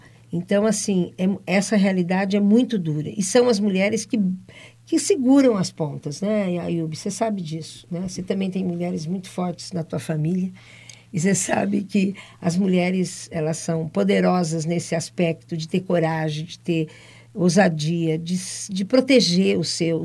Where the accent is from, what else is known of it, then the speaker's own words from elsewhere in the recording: Londrina, Paraná, Brazil; Bom, eu sou de Londrina, né? Então, minha família está toda concentrada aqui